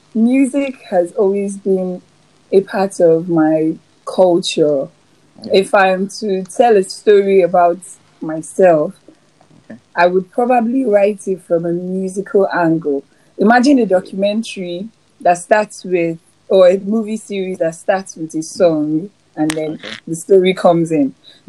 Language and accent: English; Lagos, Nigeria; but I was born and brought up in Lagos.